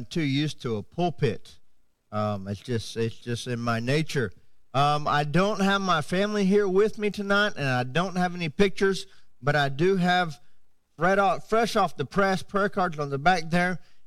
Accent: Haiti; first language Haitian Creole; English is a second language; I went to Haiti as a missionary kid at 1 year old, and I grew up speaking Creole and English, and so I always keep my eye open for if I see some Haitians, because that's actually my first language. English is my second.

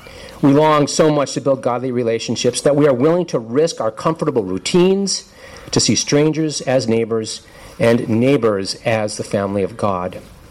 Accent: Duluth, Minnesota, United States; Now, I can remember growing up outside of Duluth, Minnesota

